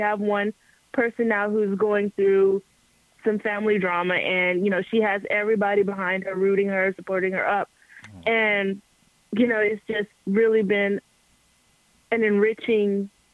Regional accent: Beaumont, Texas, United States; I said I was from Texas, and all three of them said in complete unison, "Oh, you're from Houston." And I was like, "No, sir, I'm from Beaumont."

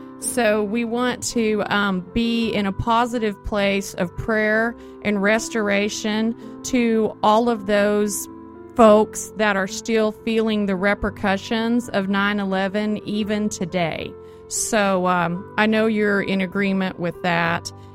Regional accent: Oklahoma, United States; You know, we're both Texas girls, but we were born and raised in Oklahoma, but we've made our way to the West Coast, which is the best coast.

